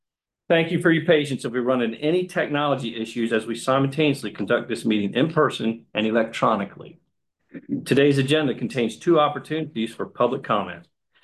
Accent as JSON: {"language": "English", "town": "Delmar", "region": "Delaware", "country": "United States", "said": "from Delmar."}